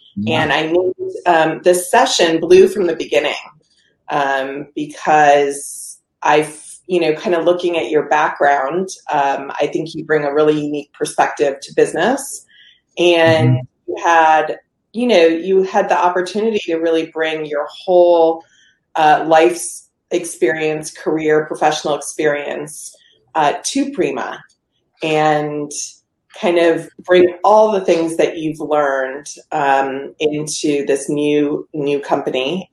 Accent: Hawaii, United States; So I think, I grew up in Hawaii and, we felt really connected to the environment in Hawaii.

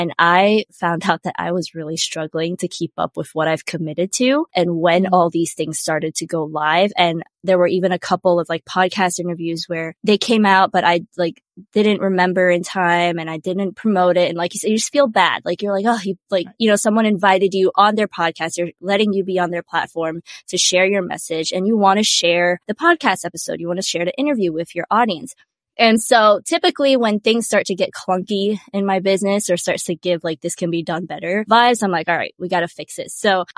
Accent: Kuala Lumpur, Malaysia; now in Tampa, United States; I am based in sunny Tampa, Florida, but I am originally from Kuala Lumpur, Malaysia.

